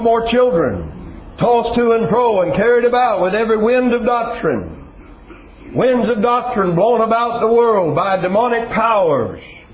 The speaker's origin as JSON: {"language": "English", "town": "Lakeland", "region": "Florida", "country": "United States", "tie": "born or raised there", "said": "near my hometown of Lakeland, Florida"}